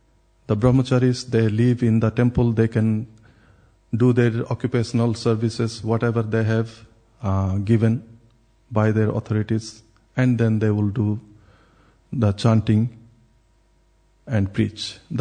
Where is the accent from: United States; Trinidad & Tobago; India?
India; especially I'm from India